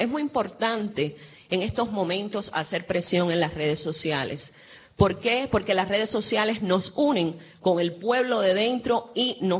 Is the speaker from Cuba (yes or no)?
yes; Cuba; Yo soy una mujer cubana que lucho todos los días